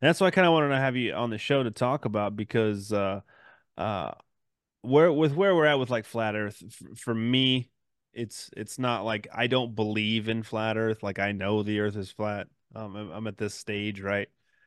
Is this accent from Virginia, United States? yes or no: no; California, United States; Okay, so I'm from Cali.